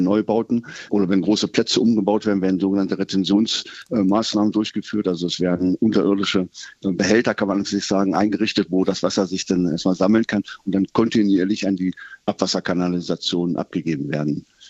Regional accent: Harz, Germany; Ich komme ja aus dem Mittelgebirgsregion, aus dem Harz.

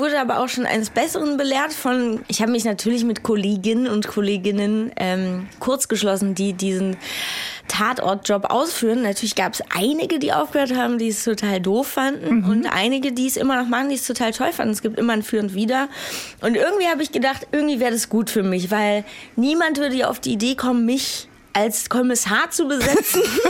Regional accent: Wiesbaden, Hesse, Germany; born there; muss ja leider zugeben, dass ich gebürtige Wiesbadenerin bin, deshalb ich tue ja immer so, als ob ich aus Frankfurt kommen würde. Ich sage immer, ich bin Frankfurterin.

